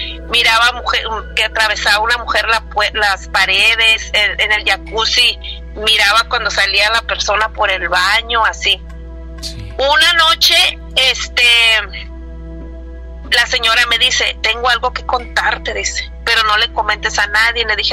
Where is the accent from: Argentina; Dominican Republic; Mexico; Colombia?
Mexico; Piedras Negras, Coahuila; now in Reynosa, Mexico; Soy de Coahuila, de Piedras Negras, Coahuila, pero radico en Reynosa, Tamaulipas.